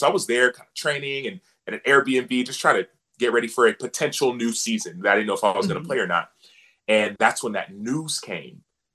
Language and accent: English; Dallas, Texas, United States; also born or lived in Austin / Phoenix; I grew up in Dallas. I went to school at the University of Texas, so that's Austin. I got drafted to the Arizona Cardinals, so that's Phoenix.